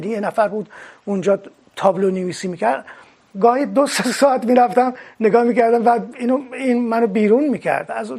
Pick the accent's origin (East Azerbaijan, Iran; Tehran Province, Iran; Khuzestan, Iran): East Azerbaijan, Iran; Mianeh; born there; تو مینا به دنیا اومدم سال 1328 در یه خانواده فرهنگی تقریبا، چون پدر من جز اولین فرهنگی های مینا بوده